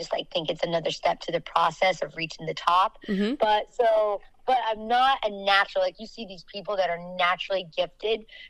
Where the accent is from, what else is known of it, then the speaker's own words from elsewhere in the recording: Florida, United States; You know, I grew up in Florida on a dairy farm.